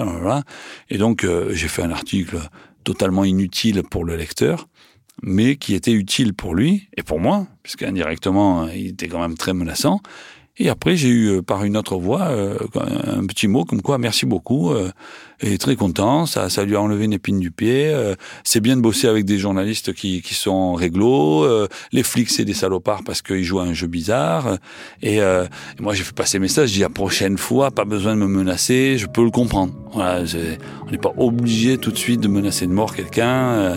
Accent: Marseille, Provence-Alpes-Côte d'Azur, France; accent: Marseille

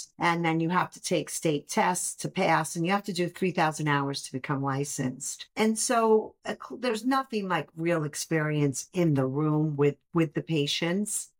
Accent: Brooklyn, New York, United States; Yeah, I grew up in Brooklyn.

